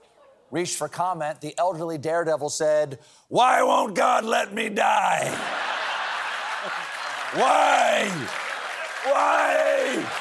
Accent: South Carolina, United States; I'm from South Carolina, and I love the accent. It's beautiful, but the show auto-tunes my accent out for a broader national appeal.

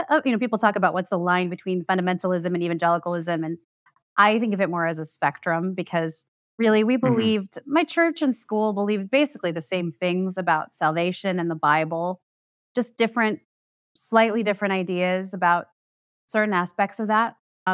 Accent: Kansas City, Missouri, United States; So I grew up in the Midwest, Kansas City, Missouri, in the 80s and 90s.

